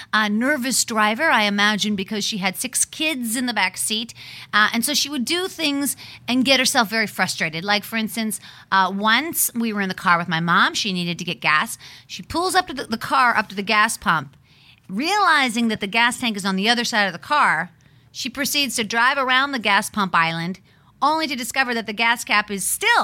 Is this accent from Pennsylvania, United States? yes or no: yes; Pittsburgh, Pennsylvania, United States; Growing up in Pittsburgh, we had a lot of shitty cars.